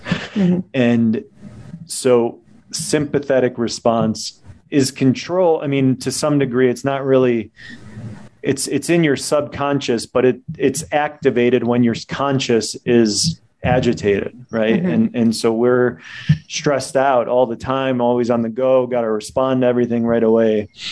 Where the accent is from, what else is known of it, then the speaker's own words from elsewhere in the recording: Chicago, Illinois, United States; now in Bozeman, United States; I'm from Chicago, but I moved to Bozeman last year, Montana. So I live in Montana now.